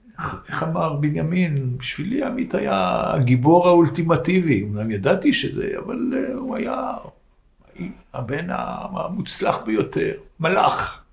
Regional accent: France; now in Israel; חזרתי לצרפת שנה להדריך בתנועה, 3 ימים לפני מלחמת יום כיפור עליתי לארץ

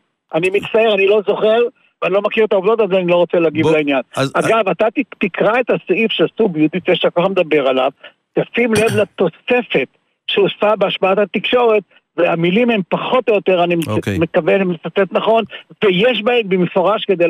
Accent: Rehovot, Central District, Israel; ברחובות! בעירי, עיר מולדתי

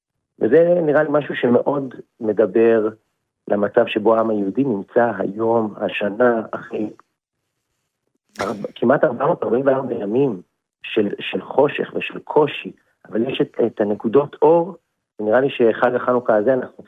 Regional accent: Jerusalem, Jerusalem District, Israel

